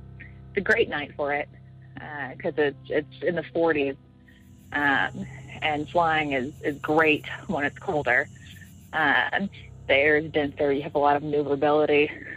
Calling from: Northeast, United States; And I'll say that I am calling from the Northeast United States.

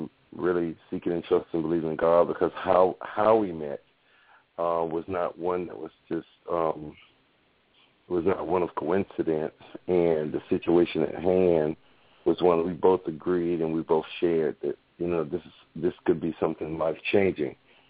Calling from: Durham, North Carolina, United States; I'm from Durham, North Carolina.

